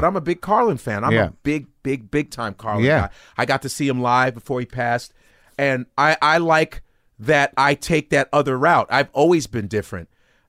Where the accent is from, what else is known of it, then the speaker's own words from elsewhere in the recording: Nigeria; now in United States; And me being Nigerian, even though I'm an African, still, I'm still an American.